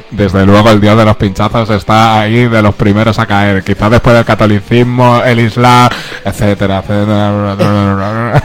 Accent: Madrid, Community of Madrid, Spain; en realidad soy de Moratalás, pero está pegado a Vallecas.

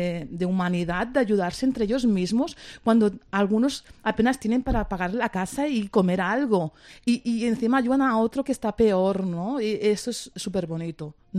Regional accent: Spain; Porque yo como española que soy, yo a veces me he quedado sin nada

